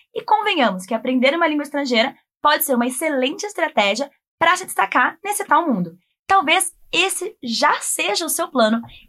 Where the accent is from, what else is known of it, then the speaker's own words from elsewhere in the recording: Brazil; also born or lived in France; sou brasileira